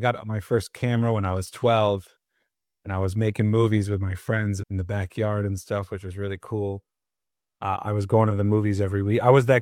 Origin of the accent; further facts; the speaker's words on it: Miami, Florida, United States; now in Los Angeles, United States; No, I moved to LA in 2009. I grew up in South Florida, Miami.